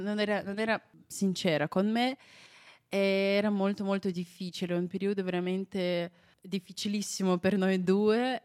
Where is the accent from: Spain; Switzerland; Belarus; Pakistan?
Belarus; Italian is a second language; il mio paese è abbastanza piccolo, però molti pensano che noi facciamo una parte di Russia, che no, perché noi siamo un paese diverso dalla Russia